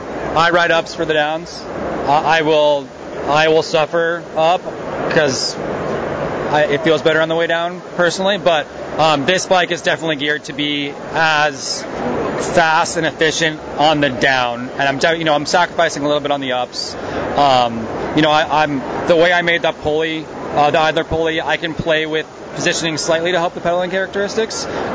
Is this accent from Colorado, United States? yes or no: yes; Colorado, United States; Right, so I grew up in Colorado pretty much my whole life.